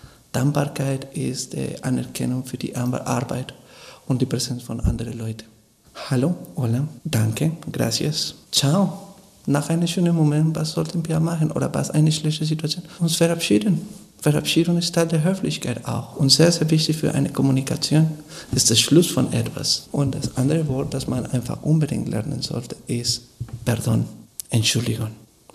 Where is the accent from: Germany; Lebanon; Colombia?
Colombia; German is a second language; Ich bin Kolumbianer mit einem ganz geprägten und lettischen Herz.